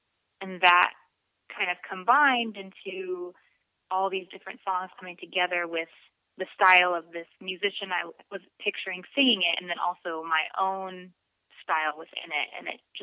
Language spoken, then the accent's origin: English; Austin, Texas, United States; I think part of it is that I grew up in Austin, and I grew up doing music.